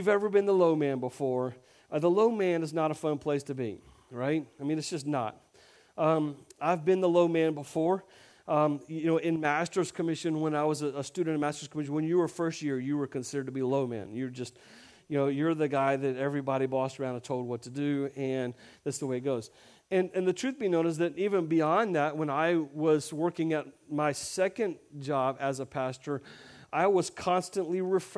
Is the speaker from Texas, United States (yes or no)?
no; Alabama, United States; Because for some reason, because I was in Florida and I was from Alabama, it's just a natural thing for him to just make fun of Alabama people.